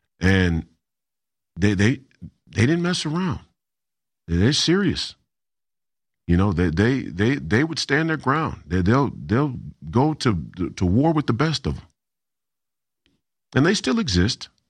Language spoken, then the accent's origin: English; Minnesota, United States; born or raised there